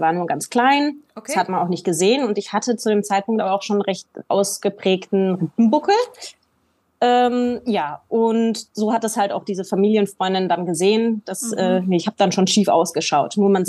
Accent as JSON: {"language": "German", "town": "Essen", "region": "North Rhine-Westphalia", "country": "Germany", "moved": "as an adult", "lives_now": "Vienna, Austria", "said": "Ich lebe in Wien tatsächlich. Ich komme ursprünglich aus Essen. Und dann übers Studium hat mich der Weg nach Wien verschlagen."}